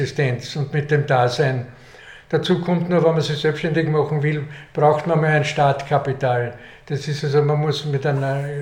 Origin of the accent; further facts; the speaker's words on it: Graz, Styria, Austria; now in Vienna, Austria; Also die längste Zeit habe ich vorher in Graz verbracht, weil ich die ganze das Gymnasium in einem Internat gelebt habe. Meine Familie hat dann zunächst am Semmering und dann in Floridsdorf bzw. im zweiten Bezirk gewohnt